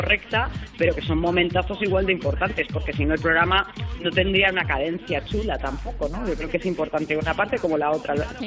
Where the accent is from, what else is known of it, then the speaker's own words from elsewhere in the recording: Balearic Islands, Spain; como soy de Mallorca, hacemos topless.